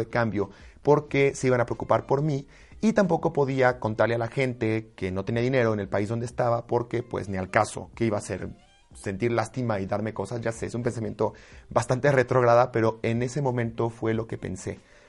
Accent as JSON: {"language": "Spanish", "country": "Mexico", "said": "Y uno como mexicano o latino, ¿qué dice?"}